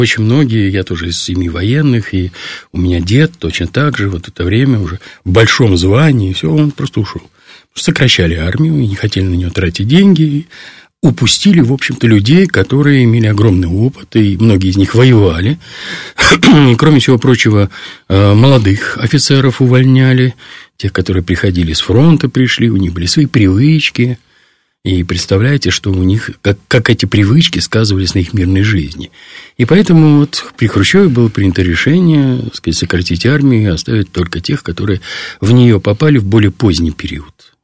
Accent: Moscow, Russia; Ну, вот я родился в Москве, я же отсюда, как бы, сюда же все время приезжаю, куда бы не уезжал.

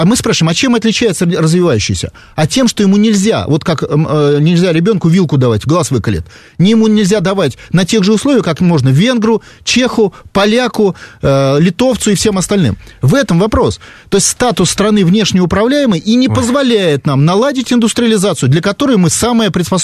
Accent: Saint Petersburg, Russia; вот я из Питера, весь Петроградский район застроен квартирами для рабочих.

